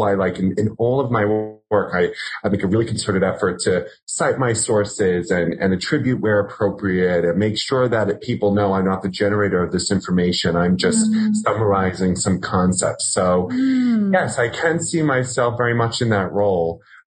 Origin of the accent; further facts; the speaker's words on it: New York, United States; you know, I'm native New Yorker and I spend most of my time here.